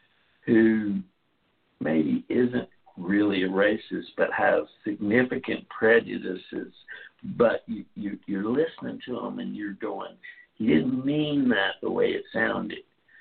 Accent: the South, United States; where I was assumed, because I was white and from the South, that I would listen to this guy talk his racist

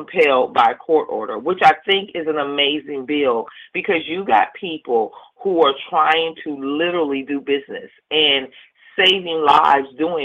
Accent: California, United States; California, which is an amazing state, my home state

